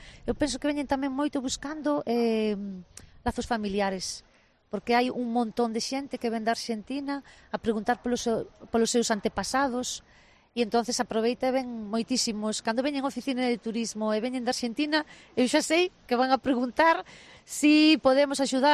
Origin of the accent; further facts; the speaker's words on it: Cambados, Galicia, Spain; dicimos que somos de Cambados